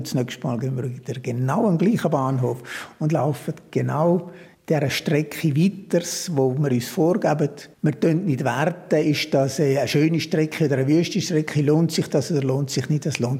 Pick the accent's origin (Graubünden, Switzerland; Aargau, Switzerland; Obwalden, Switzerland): Obwalden, Switzerland; Lucia und ich sind aus dem Kanton Obwalden.